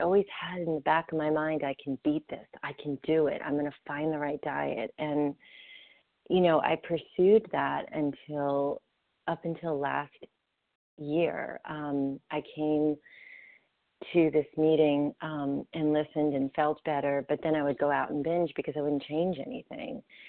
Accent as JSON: {"language": "English", "town": "Raleigh", "region": "North Carolina", "country": "United States", "said": "from Raleigh, North Carolina, recovered compulsive overeater."}